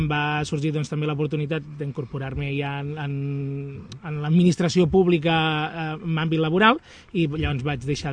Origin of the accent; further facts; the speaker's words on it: L'Espluga de Francolí, Catalonia, Spain; vaig néixer aquí a l'Espluga i espero quedar-me tot el que em quedi de vida aquí en aquest poble.